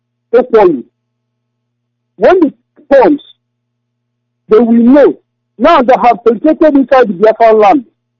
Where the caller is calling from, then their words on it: Düsseldorf, North Rhine-Westphalia, Germany; I'm calling from Germany. Düsseldorf, Germany.